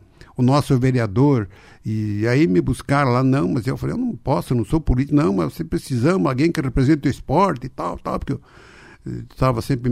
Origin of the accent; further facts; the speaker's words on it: Irati, Paraná, Brazil; born there; also born or lived in Guarapuava; now in Cascavel, Brazil; eu vim de Guarapuava. Sou nascido no Paraná, Irati, mas eu estava em Guarapuava terminando os meus estudos lá, que era o secundário.